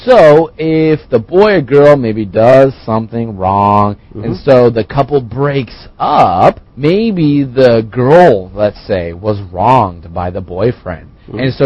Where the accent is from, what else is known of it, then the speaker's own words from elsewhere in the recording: United States; Well, I'm from the United States, so I hope I get this right.